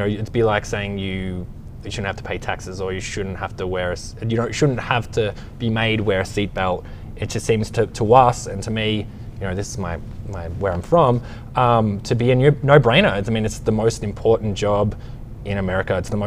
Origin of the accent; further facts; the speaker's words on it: Australia; now in United States; And like I said, as an Australian, you know, they're leading a lot of things